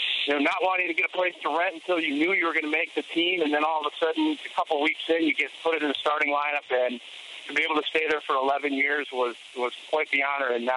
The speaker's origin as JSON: {"language": "English", "town": "Auburndale", "region": "Wisconsin", "country": "United States", "tie": "born or raised there", "said": "growing up in Auburndale, going on to walk on at Wisconsin, and then getting to Green Bay."}